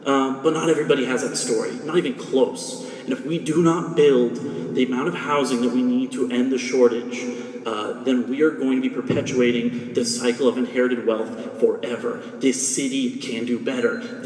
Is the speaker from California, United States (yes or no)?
yes; Walnut Creek, California, United States; I grew up in Walnut Creek in the East Bay